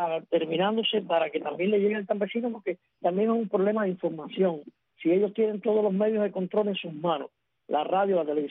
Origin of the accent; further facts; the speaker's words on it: Cuba; nosotros como campesinos cubanos.